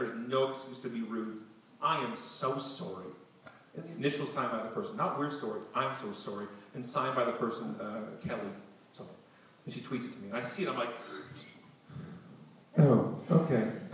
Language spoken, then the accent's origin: English; Canada; I got to security early because I'm Canadian.